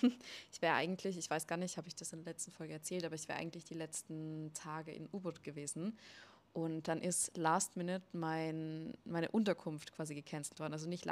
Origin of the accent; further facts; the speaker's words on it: Austria; moved away; Das ist hier komplett anders. Also bei uns in Österreich ist es so, jeder lebt so ein bisschen für sich gefühlt.